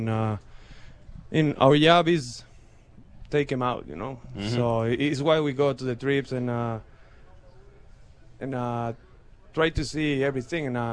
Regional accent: Mexico; No, I'm from Mexico.

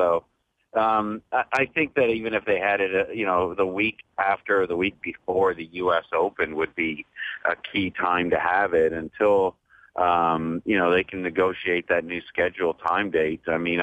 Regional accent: Canada; as far as a Canadian, I think the pressure that's on you to perform well in your own country

